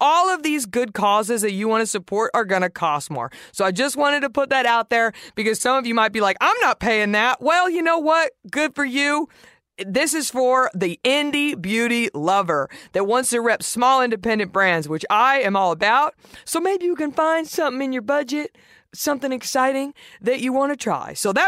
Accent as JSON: {"language": "English", "town": "Dallas", "region": "Texas", "country": "United States", "tie": "born or raised there", "said": "I'm going to try to go to IBE Dallas, repping my hometown, baby."}